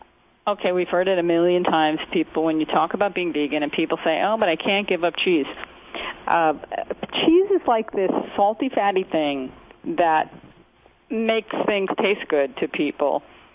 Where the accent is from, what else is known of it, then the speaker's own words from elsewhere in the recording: New York, United States; I really can relate to because I'm from New York